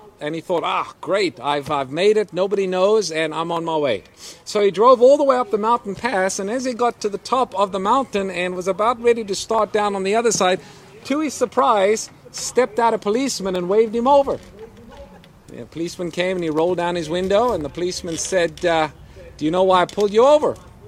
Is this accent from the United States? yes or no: no; South Africa; Growing up in South Africa, there was an interesting mountain pass close to the town of Somerset West.